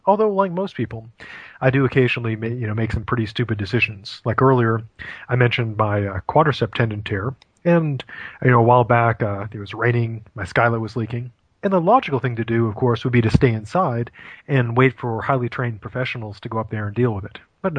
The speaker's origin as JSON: {"language": "English", "region": "Maine", "country": "United States", "said": "But I'm originally from Maine."}